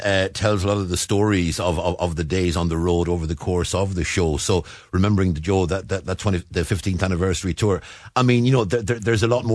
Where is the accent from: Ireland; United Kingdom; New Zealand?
Ireland; Waterford, Munster; I'm from Waterford, yeah, originally.